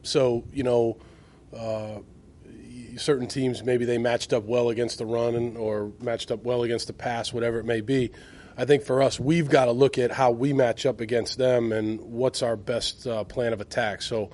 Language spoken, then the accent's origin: English; Boston, Massachusetts, United States; You know, I'm from Boston, so, like, I'm not sure how much those Boston guys want to travel